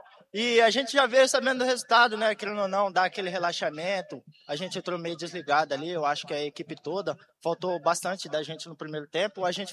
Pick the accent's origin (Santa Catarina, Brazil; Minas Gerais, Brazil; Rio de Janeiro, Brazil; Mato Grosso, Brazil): Mato Grosso, Brazil; Cuiabá; Eu tenho 22 anos e sou de Cuiabá, Mato Grosso.